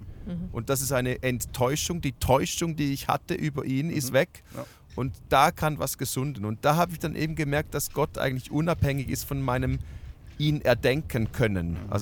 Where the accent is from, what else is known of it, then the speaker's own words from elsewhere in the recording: Switzerland; nee, ich bin Schweizer, wir schreien nicht.